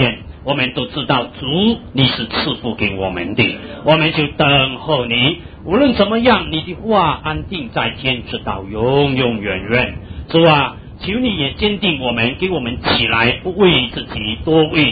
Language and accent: Chinese; China; 啊，我们中国人对这吸引好紧要噶。